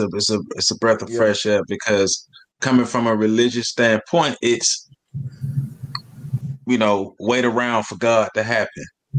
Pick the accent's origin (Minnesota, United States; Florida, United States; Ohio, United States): Florida, United States; Tallahassee; But we're all from Tallahassee. We all went to the same high school. We grew up in similar conditions.